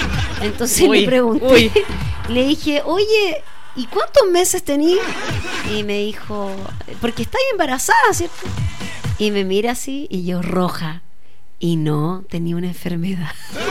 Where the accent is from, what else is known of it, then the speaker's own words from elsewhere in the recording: Chile; ¿Será, no sé, que somos cómodos los chilenos?